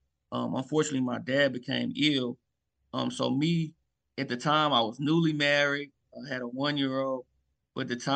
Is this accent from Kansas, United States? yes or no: no; Memphis, Tennessee, United States; So I'm originally born and raised in Memphis, Tennessee.